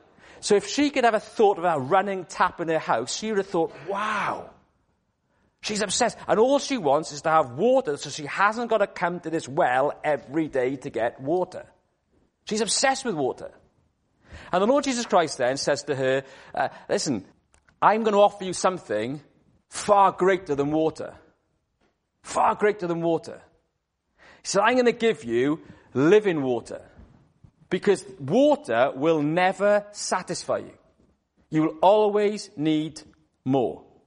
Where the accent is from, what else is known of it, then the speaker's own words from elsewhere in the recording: Wales, United Kingdom; now in London, United Kingdom; As a Welshman, I find that very hard that people are obsessed with water because all we have in Wales is water.